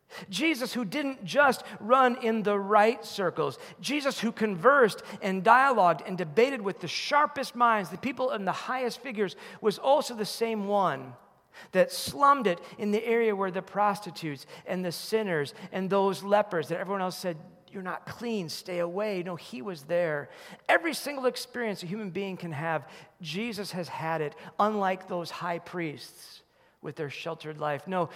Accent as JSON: {"language": "English", "town": "Chicago", "region": "Illinois", "country": "United States", "tie": "born there", "said": "I was born in the Chicago area"}